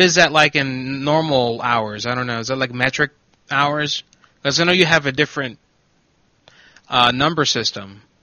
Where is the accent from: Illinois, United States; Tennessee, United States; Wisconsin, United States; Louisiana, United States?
Illinois, United States; Chicago; I'm from Illinois, Chicago, you know, in the United States.